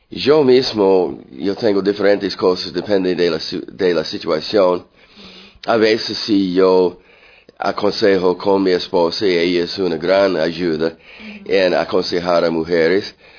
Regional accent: Canada; also born or lived in United States; now in Costa Rica; Yo nací en los Estados Unidos, yo crecí en Canadá. Culturalmente soy más canadiense.

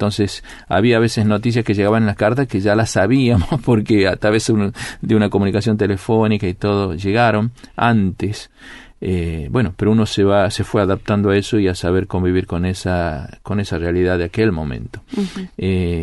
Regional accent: Tucumán, Argentina; moved away; Bueno, yo soy del norte, de Tucumán, la provincia de Tucumán, que es la provincia más pequeña de Argentina, pero es la más densa.

